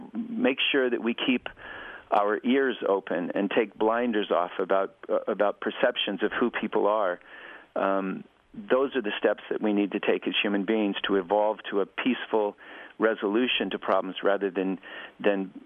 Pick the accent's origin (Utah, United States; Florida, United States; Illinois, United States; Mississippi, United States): Utah, United States; I grew up in Utah, and the education that I was receiving at that time was filled with fear of the yellow